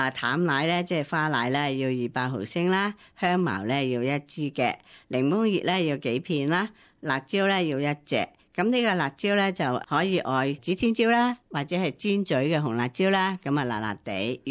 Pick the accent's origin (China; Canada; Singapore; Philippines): China; now in Australia; 咁而咧就冬节咧就系我中国人嘅即系过冬啦